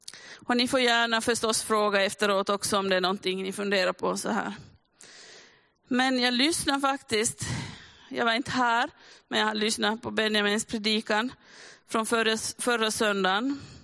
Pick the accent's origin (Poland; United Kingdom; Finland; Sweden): Finland; Smedsby, Ostrobothnia; Jag är uppvuxen i Smedsby här, ganska nära. Och ska säga haft förmånen att under mitt vuxna liv då få bo lite här och där i Österbotten.